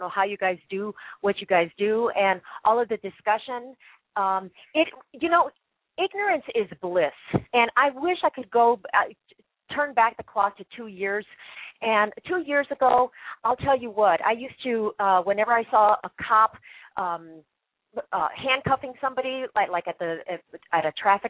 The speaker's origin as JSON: {"language": "English", "town": "East Chicago", "region": "Indiana", "country": "United States", "tie": "born there", "said": "I was born in East Chicago, Indiana in 1961 and to an immigrant family."}